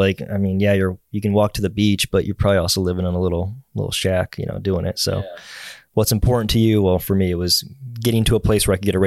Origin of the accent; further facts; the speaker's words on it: Cleveland, Ohio, United States; I'm like, oh, I'm from Cleveland.